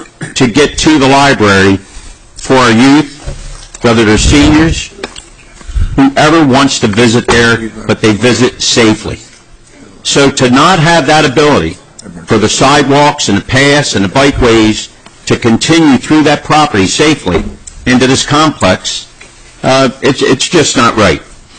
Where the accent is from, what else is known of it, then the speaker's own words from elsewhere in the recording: New Castle, Delaware, United States; whether you live where I grew up in Newcastle.